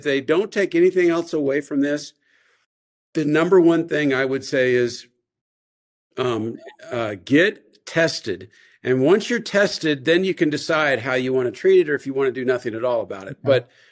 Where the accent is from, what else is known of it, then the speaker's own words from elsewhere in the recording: San Antonio, Texas, United States; You know, I'm from San Antonio, so I didn't know you were Central.